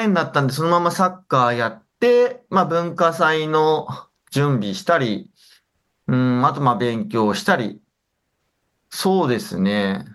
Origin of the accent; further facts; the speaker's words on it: Yokohama, Kanagawa, Japan; 生まれも育ちも神奈川県横浜市で、はい、生まれ育ちました。